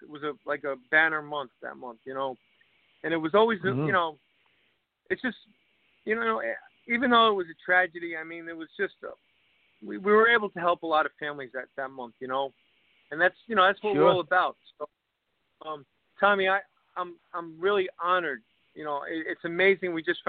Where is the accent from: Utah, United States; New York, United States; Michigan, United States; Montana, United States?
New York, United States; New York City; You know, we all grew up in a city. We grew up in Irish neighborhoods, you know, Highbridge, Rog's Neck. I was in Woodside.